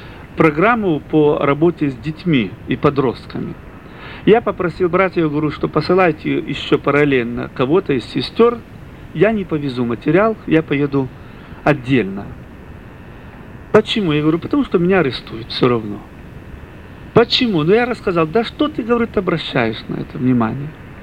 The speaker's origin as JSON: {"language": "Russian", "country": "Ukraine", "said": "Откуда ты? Я говорю, с Украины."}